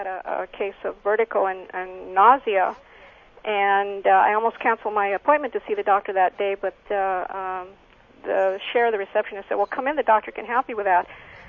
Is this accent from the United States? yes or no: no; Ontario, Canada; Okay, I'm from Ontario, and I'm retired now